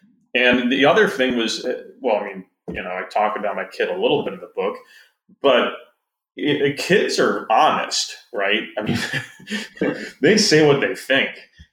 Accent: Wisconsin, United States; It's just there, and I'm from Wisconsin.

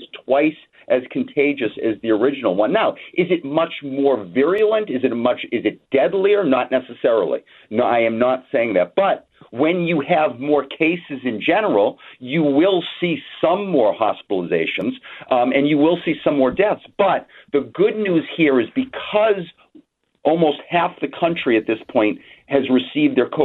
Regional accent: Boston, Massachusetts, United States; You can appreciate the fact that I don't like the Yankees because I'm from Boston, okay?

